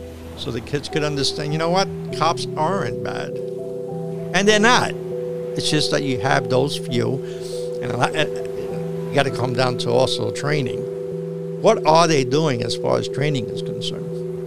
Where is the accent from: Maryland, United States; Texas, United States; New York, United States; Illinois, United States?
New York, United States; Bronx; And listen, I'm from the Bronx of New York. In my days, it was bad.